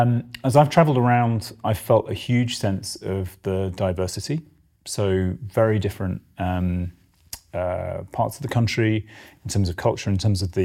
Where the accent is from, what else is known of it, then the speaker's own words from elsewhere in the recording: United Kingdom; And of course, I mean, as a British diplomat, we have a huge advantage